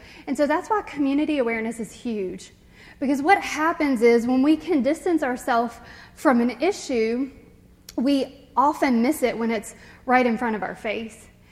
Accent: Elkton, United States; So I'm from a town called Elkton. Has anybody heard of Elkton? Doesn't have a great name. It's a lovely town, and I love my community. But I joke that it's very small. We have 3 stoplights and 4 last names.

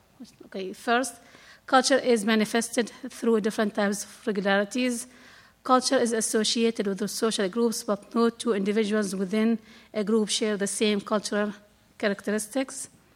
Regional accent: Syria; first language Arabic; English is a second language; I'm originally from Syria. I speak Arabic.

